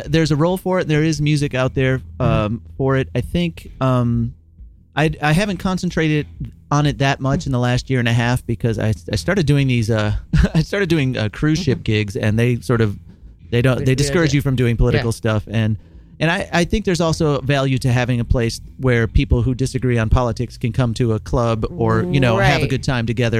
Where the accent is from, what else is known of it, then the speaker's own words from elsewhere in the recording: United States; I don't want to say I'm an American because I just don't want to have to talk about politics.